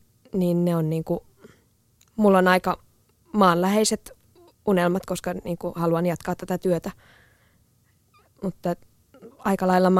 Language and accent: Finnish; Helsinki, Uusimaa, Finland; mä oon Itä-Helsingistä.